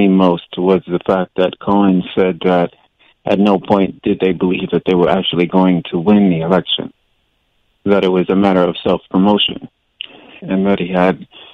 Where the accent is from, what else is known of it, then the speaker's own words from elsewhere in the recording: New York, United States; as a New Yorker who has 45 years of dealing with this Trump thing.